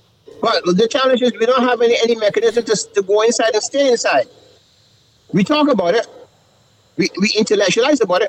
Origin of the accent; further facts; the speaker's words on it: Barbados; Because I'm from Barbados, and that's the culture I came up in. So that's the foundation where I come from.